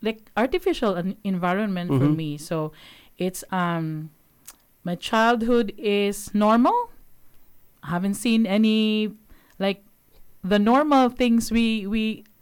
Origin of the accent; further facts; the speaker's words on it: Philippines; and I'm from the Philippines. So I'm my cultural heritage is, the Philippines, and I'm called a Filipino.